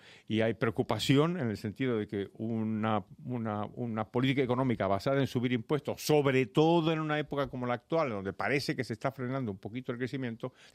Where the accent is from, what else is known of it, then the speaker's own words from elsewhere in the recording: Spain; todos nosotros en tanto que somos españoles